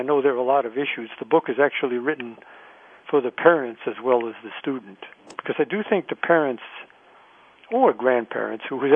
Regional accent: New York City, New York, United States; You could also study engineering at Columbia, where I grew up in New York City, but I didn't want to stay in New York.

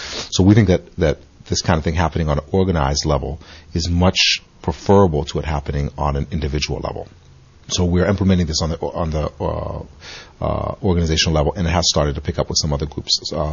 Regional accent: Washington, District of Columbia, United States; moved away as an adult; also born or lived in Port-au-Prince, Haiti; now in Miami, United States; I was born in Port-au-Prince, Haiti, and when I was at a very young age, moved to Washington, D.C., where I was raised, and then moved to Miami when I was a young adult, and I've been living in Miami for about 17, 18 years or so.

